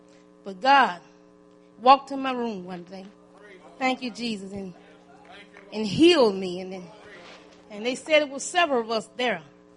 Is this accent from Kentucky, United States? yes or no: no; West Memphis, Arkansas, United States; I come all the way from West Memphis, Arkansas, to be with my daughter.